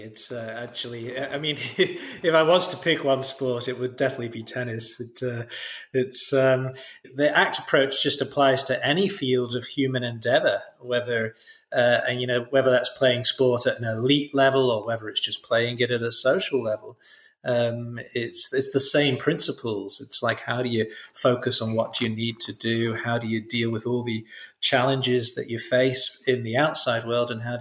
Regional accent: England, United Kingdom; moved away as an adult; now in Australia; I'm English originally. I moved to Australia when I was 25

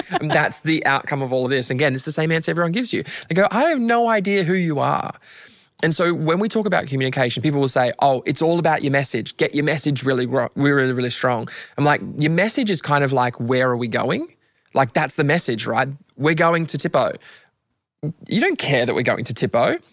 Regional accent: Queensland, Australia; So I grew up in Queensland, and in Queensland, we lose demerit points when you get fined.

